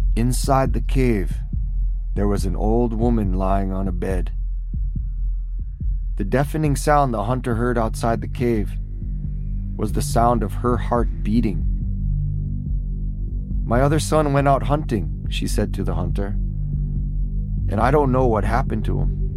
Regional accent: Kotzebue, Alaska, United States; I was born and raised in Kotzebue, a village of about 3,000, just above the Arctic Circle on the Chukchi Sea. I grew up playing basketball and trying to skateboard on one of the only little patches of pavement at the airport.

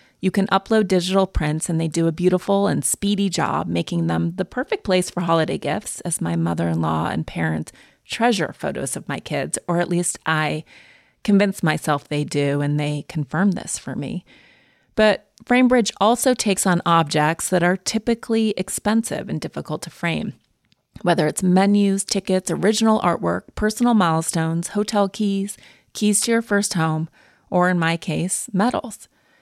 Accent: Montana, United States; I'm from Montana originally, and we have an amazing constitution that one of my sort of aunts helped write when she was a very young woman.

